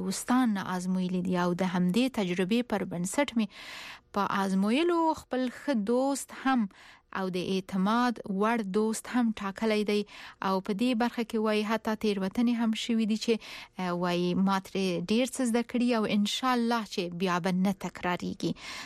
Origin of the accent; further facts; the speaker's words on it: Paktia, Afghanistan; زه هم د پکتیا یم